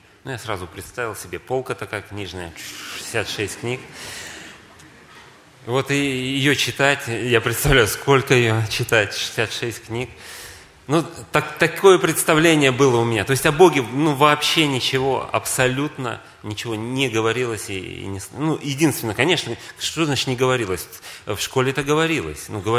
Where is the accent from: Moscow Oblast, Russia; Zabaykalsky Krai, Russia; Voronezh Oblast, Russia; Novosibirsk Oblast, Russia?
Novosibirsk Oblast, Russia; Novosibirsk; я из Новосибирска, как и было представлено